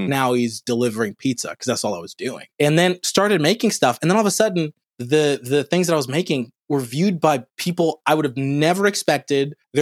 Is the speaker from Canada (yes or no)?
no; Tanzania; now in United States; I will say I'm from Tanzania, East Africa. My mom, before we moved to the States, her first job, she made $10 a month.